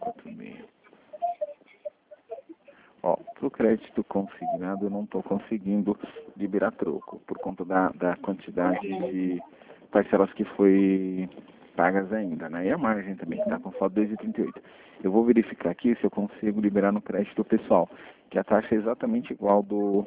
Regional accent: São Paulo, Brazil; Eu sou de São Paulo.

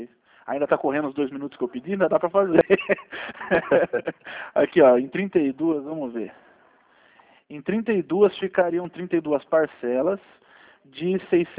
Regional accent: São Roque, São Paulo, Brazil; Eu sou da cidade de São Roque, aqui no interior do estado de São Paulo.

